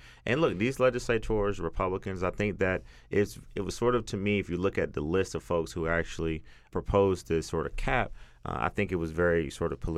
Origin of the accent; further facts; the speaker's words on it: Athens, Georgia, United States; Yeah, I'm from Athens. I like